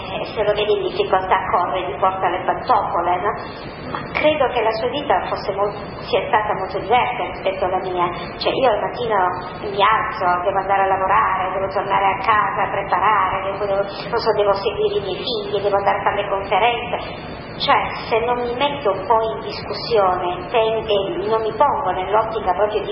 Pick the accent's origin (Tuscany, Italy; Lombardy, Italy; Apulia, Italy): Apulia, Italy; Taranto; sono pugliese, di Taranto, sono stata a casa pochi giorni fa